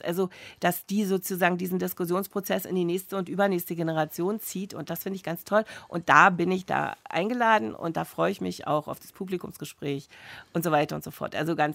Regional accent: East Germany, Germany; Und wir sind als Ostdeutsche da behandelt worden wie so die Kühe mit zwei Köpfen

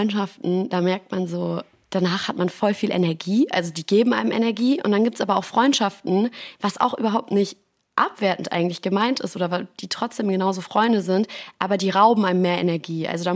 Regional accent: Frankfurt, Hesse, Germany; now in Berlin, Germany; dadurch, dass ich ja auch aus meiner Heimat quasi Frankfurt weggezogen bin und nach Berlin bin

